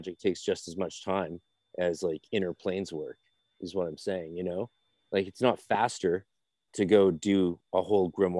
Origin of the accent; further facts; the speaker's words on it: Ireland; Bitch, I'm Irish, man.